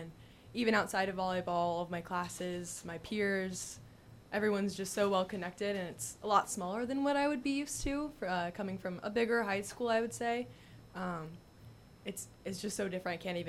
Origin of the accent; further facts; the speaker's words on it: Palmdale, California, United States; Yeah, I'm from Palmdale.